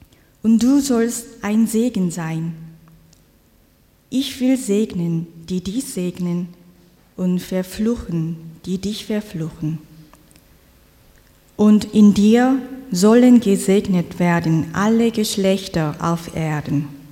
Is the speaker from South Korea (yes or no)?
yes; South Korea; German is a second language; Wie gesagt, ich bin in Südkorea geboren und dort groß geworden.